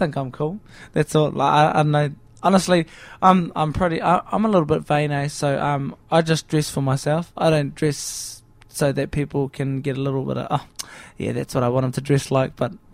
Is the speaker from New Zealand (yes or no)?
yes; New Zealand; now in Australia; Well, I'm definitely from New Zealand, but Australia's my home now, and I've made it here, and it's given me my platform. So I'm a New Zealander that's an Australian singer, I guess.